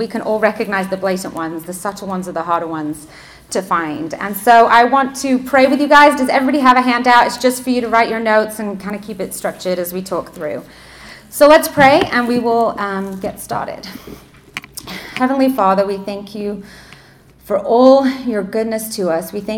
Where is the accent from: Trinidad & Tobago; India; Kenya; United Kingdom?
United Kingdom; England; now in United States; originally I'm from England, if you can tell. I don't know. I mean, I'm so American now, my family say. So, but I was born and raised in England.